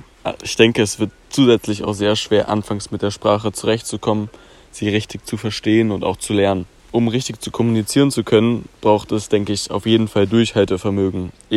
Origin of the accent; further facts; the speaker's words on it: Berlin, Germany; bin 18 Jahre alt und komme aus Berlin.